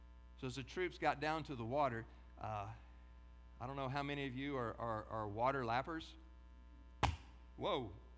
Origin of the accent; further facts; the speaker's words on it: Texas, United States; I mean, here, and I'm a Texan, you know, all down to the core, but we in our Lone Star State